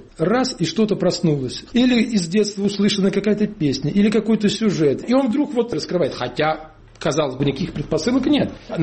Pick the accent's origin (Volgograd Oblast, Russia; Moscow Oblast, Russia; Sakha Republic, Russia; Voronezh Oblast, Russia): Volgograd Oblast, Russia; Uryupinsk; born or raised there